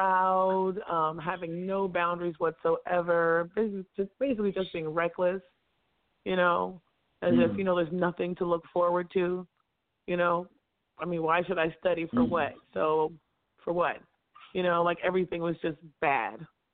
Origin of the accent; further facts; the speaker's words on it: Los Angeles, California, United States; I'm from right here in L.A., West Side, Beach Town. Very extremely popular.